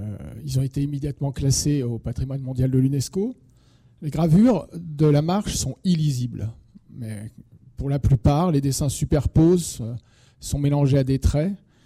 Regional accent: Caux, Nouvelle-Aquitaine, France; now in Paris, France; Je vis à Paris, je suis photographe, mais je suis originaire de Caux, un petit village qui est à 10 km de Lussac.

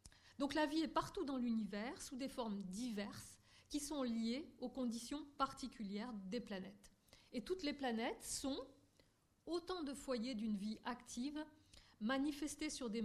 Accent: Nantes, Pays de la Loire, France; puisque je suis nantaise

